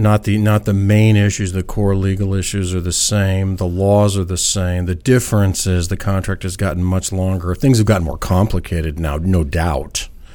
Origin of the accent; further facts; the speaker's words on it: Claremont, California, United States; I'm from a suburb of L.A., a very egghead-type suburb, college town called Claremont, very charming, called the city of trees and PhDs.